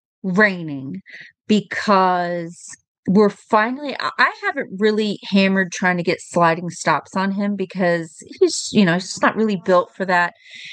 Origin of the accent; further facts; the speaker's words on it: Kemp, Texas, United States; from Kemp, Texas